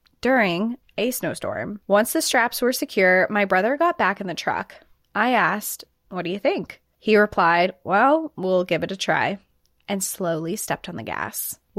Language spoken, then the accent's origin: English; Colorado, United States; I'm originally from Colorado and live here now, but at the time, I was living on the East Coast.